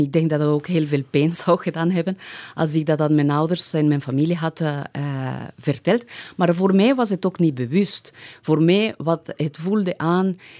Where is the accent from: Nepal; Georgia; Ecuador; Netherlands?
Ecuador; now in Belgium; Nu moet ik eerlijk zeggen, ik woon al 25 jaar in België. En intussen ben ik Belg geworden. En ik vind België even complex als Ecuador zelf. Maar toen ik opgroeide in Ecuador voor een meisje van... toen ik daar opgroeide, vond ik het... ik vond mijn plek daar niet.